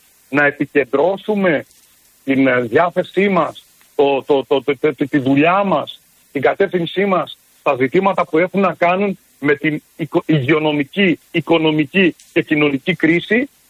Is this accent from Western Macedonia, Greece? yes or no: no; Thessaloniki, Central Macedonia, Greece; αυτό που ειδικά χτύπησε την πόλη μου, τη Θεσσαλονίκη